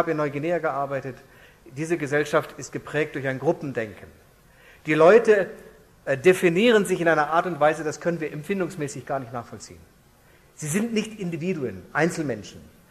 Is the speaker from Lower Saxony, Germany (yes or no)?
yes; Hanover, Lower Saxony, Germany; Ich bin Norddeutscher, aus Hannover.